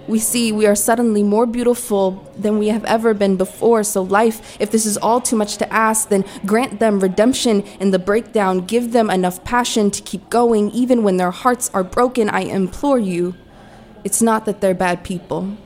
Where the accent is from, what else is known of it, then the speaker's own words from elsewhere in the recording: Washington, District of Columbia, United States; also born or lived in Prince George's County; So I'm from Washington, D.C. Washington, D.C. and PG, I kind of fluctuate between the two.